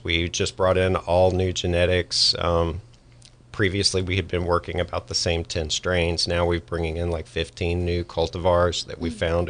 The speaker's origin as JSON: {"language": "English", "region": "Deep South", "country": "United States", "tie": "born or raised there", "said": "I grew up in the Deep South."}